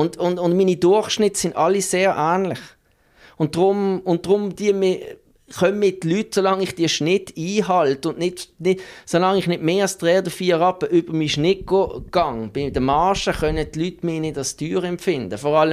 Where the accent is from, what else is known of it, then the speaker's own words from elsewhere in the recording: Muttenz, Basel-Landschaft, Switzerland; Ich bin in Muttens aufgewachsen, habe die ersten 21 Jahre von meinem Leben in Muttens gelebt.